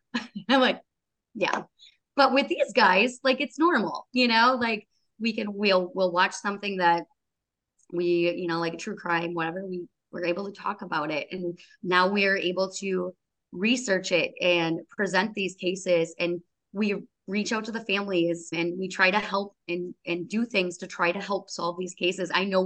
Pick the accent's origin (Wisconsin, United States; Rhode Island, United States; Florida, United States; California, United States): Wisconsin, United States; I'm also from Wisconsin.